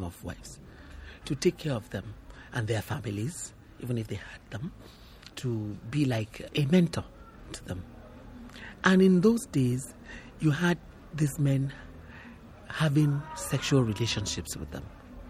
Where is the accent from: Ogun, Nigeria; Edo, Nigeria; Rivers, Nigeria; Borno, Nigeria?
Ogun, Nigeria; In my village, I come from Ijebu, which is about 40 kilometers from Lagos, about 25 minutes drive.